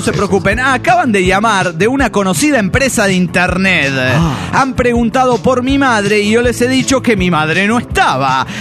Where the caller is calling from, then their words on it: Buenos Aires, Argentina; de Buenos Aires, Argentina.